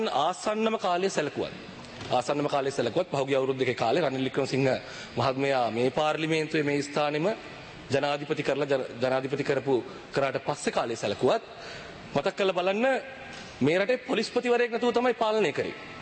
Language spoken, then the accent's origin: Sinhala; Ranna, Southern Province, Sri Lanka; born there; මම ඉපදුනේ හැදිලවැටෙන හම්බන්තොට දිස්ත්‍රික්කයේ තංගල්ලේ රන්න ප්‍රදේශයේ.